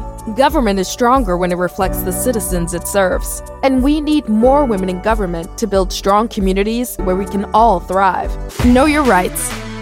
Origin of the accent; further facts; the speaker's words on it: New York City, New York, United States; I'm a New Yorker, born and raised. And I hate feeling like I'm being pushed out of my own city